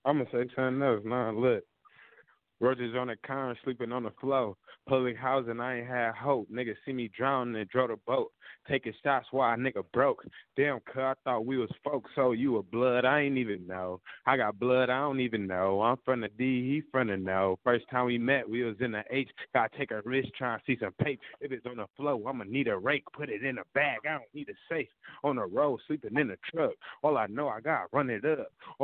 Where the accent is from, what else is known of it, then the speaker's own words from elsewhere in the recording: Detroit, Michigan, United States; Yeah, I'm from Detroit.